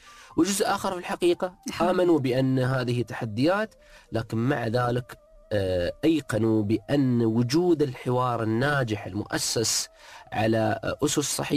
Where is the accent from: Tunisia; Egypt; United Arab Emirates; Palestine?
United Arab Emirates; بلادنا الإمارات